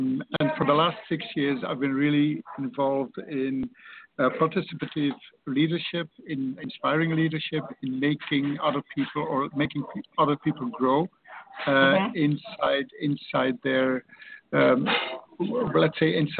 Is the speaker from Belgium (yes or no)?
yes; Belgium; English is a second language; I'm from Belgium, and I used to be a policeman for 36 years.